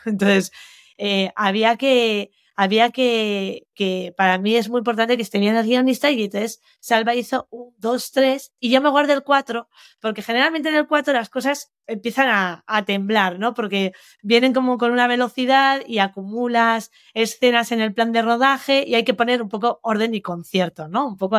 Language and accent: Spanish; San Martín de Unx, Navarre, Spain; cuyo nombre sale de la farmacéutica de mi pueblo, San Martín de Ux, que tenía la piscina del pueblo